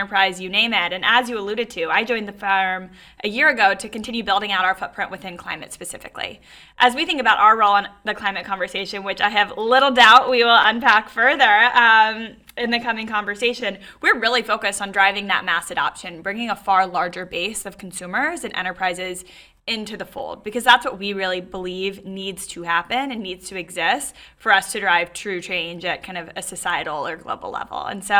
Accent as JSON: {"language": "English", "region": "North Carolina", "country": "United States", "tie": "born or raised there", "said": "I grew up in the Southeast. I grew up in North Carolina. And my parents were a little bit unconventional."}